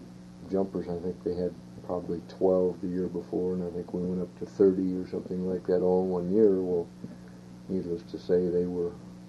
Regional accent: British Columbia, Canada; I was born and raised in Okanagan

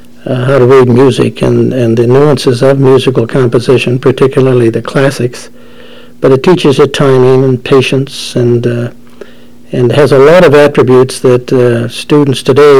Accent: Calgary, Alberta, Canada; born there; I was born in Calgary, Alberta, in 1929. My parents, my mother and dad, had five sons. I was the second eldest of the five.

